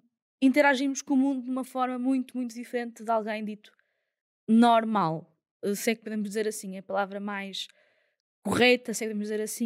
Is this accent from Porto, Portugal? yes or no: yes; Porto, Portugal; Bem, eu nasci no Porto, sou do Porto, vivo no Porto, eu ainda continuo a fazer a minha vida toda no Porto